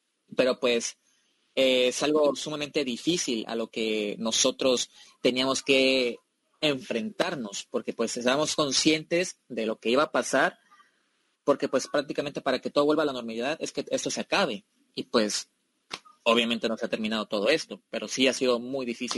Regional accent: Mexico; cómo nosotros como mexicanos

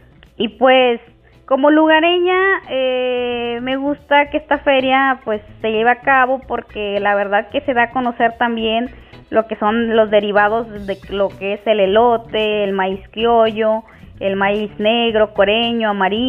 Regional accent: Santiago de Pinos, Jalisco, Mexico; Soy originaria habitante de Santiago de Pinos, localidad localizada dentro de la Sierra Madre Occidental, en el municipio de San Sebastián del Oeste.

